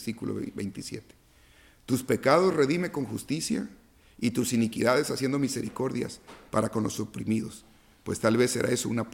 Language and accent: Spanish; Tabasco, Mexico; Soy tabasqueño como el presidente, ¿verdad?